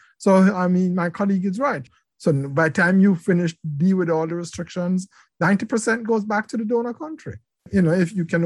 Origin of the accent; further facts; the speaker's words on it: Jamaica; I come from Jamaica